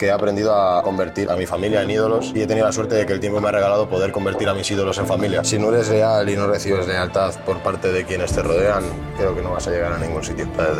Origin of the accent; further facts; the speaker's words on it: Madrid, Community of Madrid, Spain; Yo soy más madrileño que un gato. Vengo de Carabanchel, tío, de Eugenia, un barrio que hay ahí al lado de Pan Bendito, entre Pan Bendito, Aluche, más o menos.